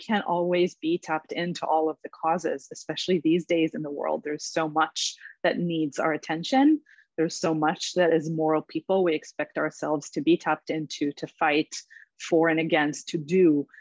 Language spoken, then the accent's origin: English; Israel; probably having to do with growing up in Israel and with all of the criticism that I have of the Israeli government and military